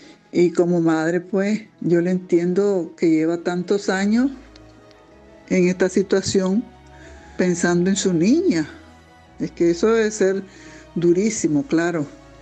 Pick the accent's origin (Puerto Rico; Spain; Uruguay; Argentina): Spain; Córdoba, Andalusia; de Córdoba.